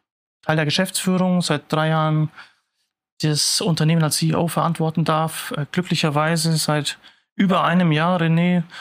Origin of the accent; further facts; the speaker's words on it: Schweinfurt, Bavaria, Germany; born there; now in Munich, Germany; Gebürtiger Unterfranke, du hast es angesprochen, ja, Schweinfurt. Man wird es raushören. Ich werde es nicht ganz verstecken können, gebe mir auch nicht allzu viel Mühe. Seit 2014 in München